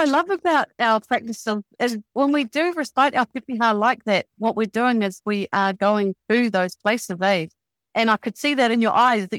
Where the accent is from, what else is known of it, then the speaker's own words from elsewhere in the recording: Te Tirangi, Auckland, New Zealand; now in Whangarei, New Zealand; I'm born and raised in Te Tirangi in West Auckland by the beach in the bush. And now I live in Whangarei